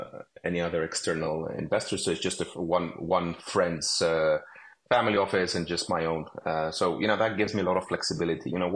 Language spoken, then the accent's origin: English; Cyprus; I grew up in Cyprus, so. From a very different background